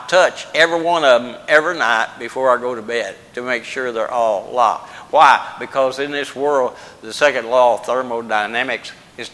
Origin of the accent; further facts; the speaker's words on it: Brookport, Illinois, United States; when I grew up in Brookport, Illinois, the big town of Brookport, we didn't lock any of our doors.